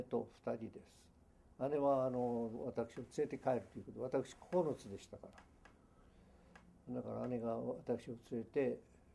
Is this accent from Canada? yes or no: yes; Canada; 僕らもやはりカナダ育ちだから